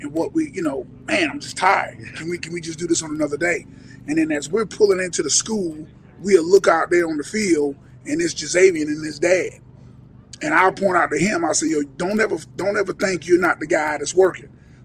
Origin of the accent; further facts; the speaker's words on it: Sumter, South Carolina, United States; I'm from Sumter, played at Sumter High School, played for Tom Lewis at Sumter.